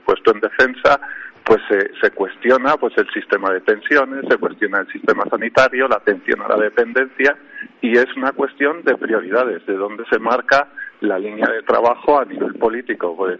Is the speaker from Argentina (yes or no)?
no; Navarre, Spain; porque yo vengo de Navarra. Entonces, en Navarra hemos hecho un gobierno de cambio